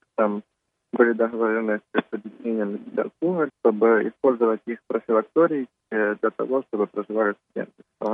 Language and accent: Russian; Dnipropetrovsk Oblast, Ukraine; Я сам лично из Днепропетровской области, город Першитаевск, но я снимаю квартиру с одногруппниками.